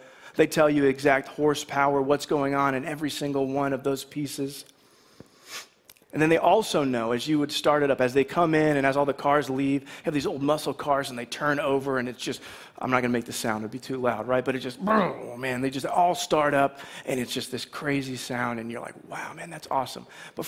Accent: Michigan, United States; And growing up in Michigan, we would go to different car shows that were around

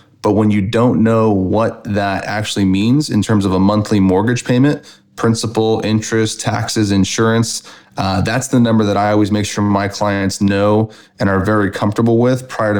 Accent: Long Beach, California, United States; I mean, I went to college in Long Beach, and I grew up in Long Beach for probably about 15 years

